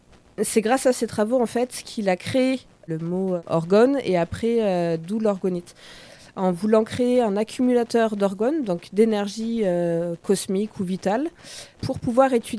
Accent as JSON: {"language": "French", "town": "Volvic", "region": "Auvergne-Rhône-Alpes", "country": "France", "lives_now": "Carouge, Switzerland", "said": "Ah non, à la base je suis auvergnate."}